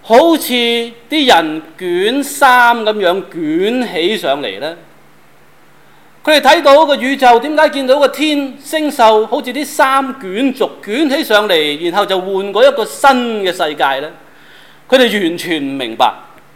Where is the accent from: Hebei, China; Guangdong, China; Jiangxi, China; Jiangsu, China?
Guangdong, China; accent: Cantonese; 用我们广东话的语言去揣摩这些恶事的内涵